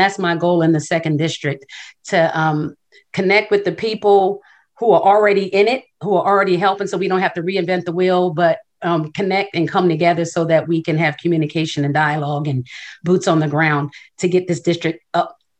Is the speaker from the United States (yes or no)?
yes; New Jersey, United States; now in El Cajon, United States; I'm originally from Jersey, and I've probably lived in San Diego about 26 years.